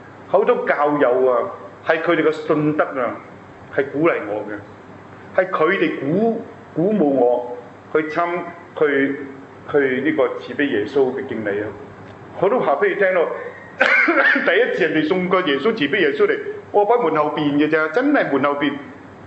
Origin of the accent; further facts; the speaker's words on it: China; now in Toronto, Canada; 我哋中國人聖堂啊。